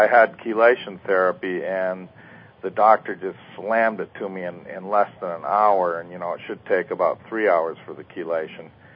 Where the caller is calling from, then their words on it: Costa Rica; and I'm calling from Costa Rica.